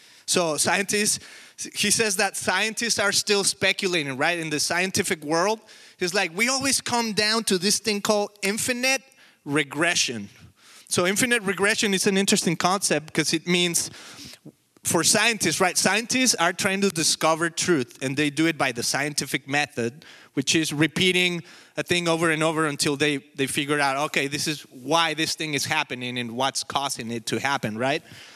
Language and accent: English; Mexico; now in United States; So technically, I'm an alien. I'm from Mexico. And I'm an alien in the United States.